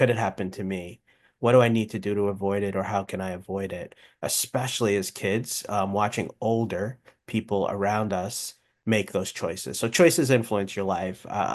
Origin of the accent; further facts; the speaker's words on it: Queens, New York, United States; So, I mean, I grew up in Howard Beach, Queens. My parents migrated to the U.S. in the 1960s.